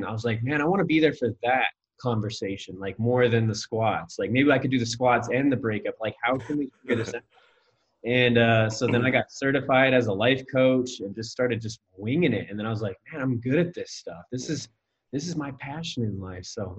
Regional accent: Montana, United States; I established my identity around that party lifestyle when I was a early teenager growing up in Montana.

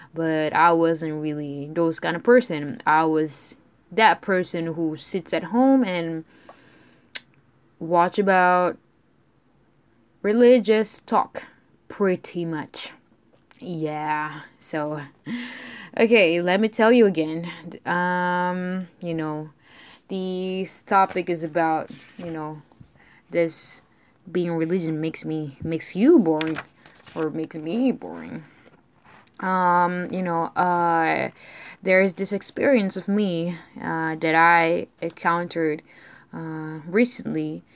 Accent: Malaysia; I was raised in Malaysia, and I was born there. My family practiced Islam

